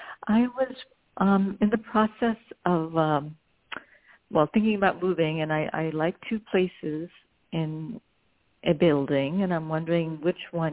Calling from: New Jersey, United States; I'm calling from New Jersey.

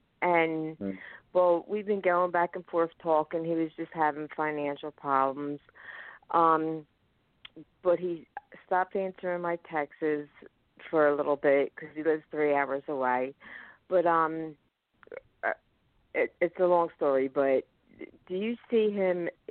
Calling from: Pennsylvania, United States; and I'm calling from Pennsylvania.

